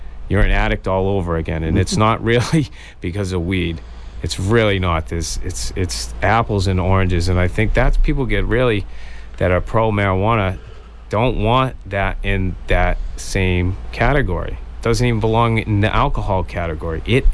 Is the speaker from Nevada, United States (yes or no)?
no; Hingham, Massachusetts, United States; because originally I'm from Hingham.